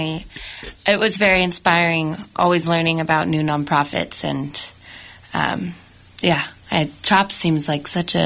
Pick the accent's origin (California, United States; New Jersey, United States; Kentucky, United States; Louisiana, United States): California, United States; Santa Rosa; I'm wondering if maybe I ever came across it when I was younger, because I grew up in Santa Rosa.